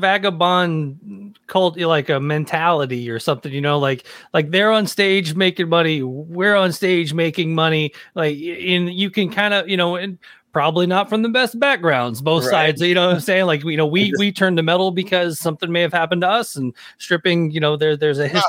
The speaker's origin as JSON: {"language": "English", "town": "Nashville", "region": "Tennessee", "country": "United States", "tie": "born or raised there", "said": "I grew up in Nashville"}